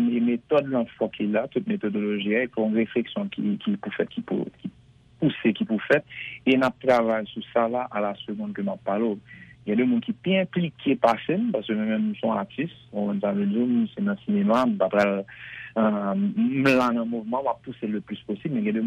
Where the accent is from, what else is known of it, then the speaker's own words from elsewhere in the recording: Haiti; il a détruit nous en tant que nation, en tant que Haïtien.